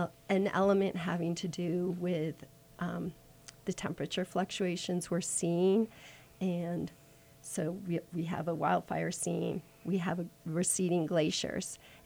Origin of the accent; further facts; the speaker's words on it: Connecticut, United States; Well, it was funny because actually I grew up in Connecticut.